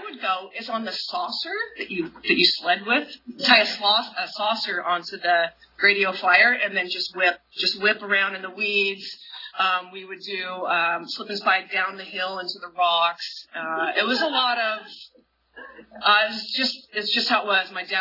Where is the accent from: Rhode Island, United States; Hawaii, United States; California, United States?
California, United States; Fresno; I grew up in Fresno. I grew up out in the country. I have three brothers.